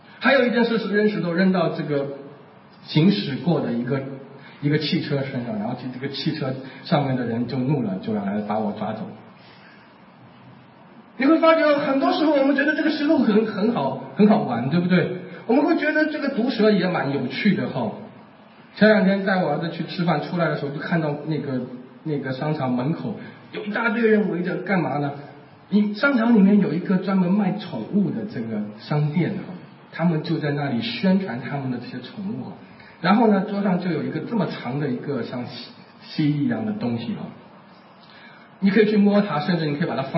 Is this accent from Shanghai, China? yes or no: yes; Shanghai, China; 我小的时候也住在杨浦区，我们那个弄堂左边是一个厂，右边是一个工厂